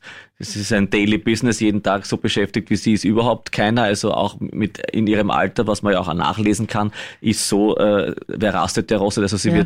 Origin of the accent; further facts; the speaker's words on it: Baden, Lower Austria, Austria; Weil ich meine, ich habe gewusst, als Badener weiß man auch, dass sie in Baden wohnt